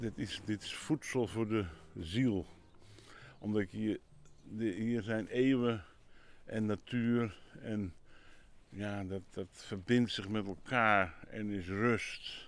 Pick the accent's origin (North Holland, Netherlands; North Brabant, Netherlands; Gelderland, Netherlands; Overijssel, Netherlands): North Holland, Netherlands; Huizen; dat is een huizer, ik kom uit Huizen.